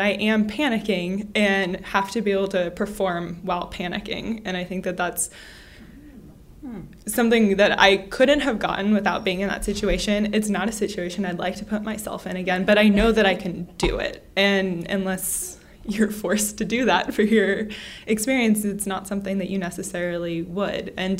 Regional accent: California, United States; I'm from California and about to be a third year.

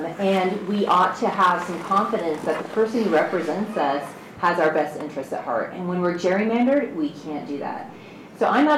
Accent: United States; I'm an American.

